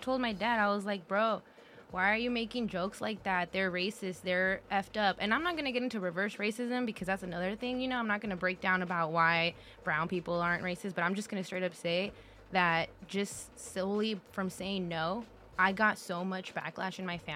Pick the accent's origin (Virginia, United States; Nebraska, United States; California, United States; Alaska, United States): California, United States; Richmond; And I think that as Latinos, growing up in the hood, growing up in Richmond, and of course we've talked about this before, right? Because in Richmond we have San Pablo